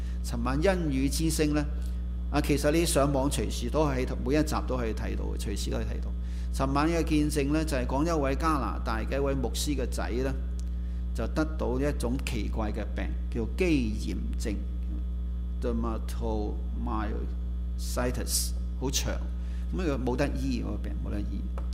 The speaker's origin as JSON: {"language": "Cantonese", "region": "Guangdong", "country": "China", "said": "我哋广东人最识讲啊"}